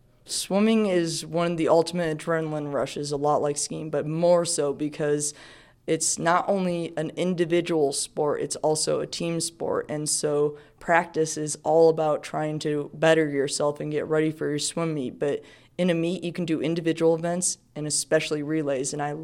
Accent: Redmond, Washington, United States; now in Bothell, United States; I'm originally from Redmond, Washington, but currently living in Bothell, Washington.

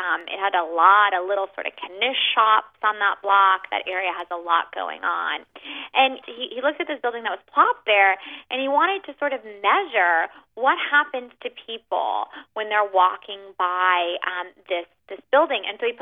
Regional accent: New York City, New York, United States; I know I'm from New York City

